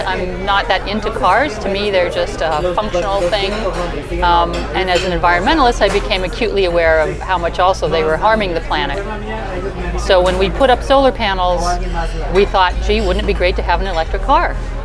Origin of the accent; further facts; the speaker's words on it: Los Angeles, California, United States; I grew up in Los Angeles, and so I do have an affinity for cars. When you live in Los Angeles, you live with a car.